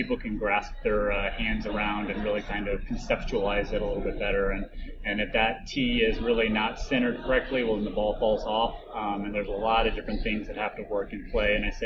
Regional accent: San Antonio, Texas, United States; I am not. I'm from San Antonio, actually.

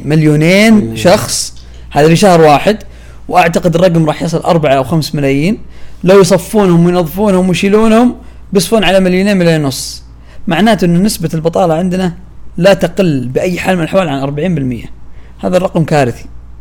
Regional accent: Saudi Arabia; عندنا في السعودية أنا قابلت كثير من العاطلين عن العمل

